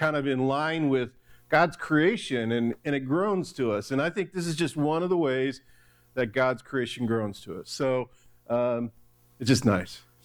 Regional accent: Michigan, United States; because I grew up in Michigan, I love the snow.

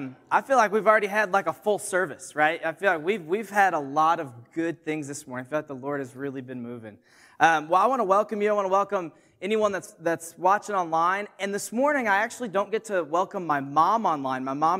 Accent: Illinois, United States; So, I grew up in Illinois, and in the winter, there's lots of snow, so we did lots of sledding.

